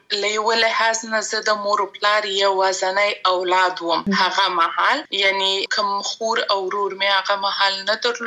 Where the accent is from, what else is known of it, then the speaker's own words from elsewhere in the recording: Afghanistan; زه د افغانستان یم او زه همیشه دا داوا کوم چې زه د افغانستان یم یعنی ټول افغانستان راته ګران دی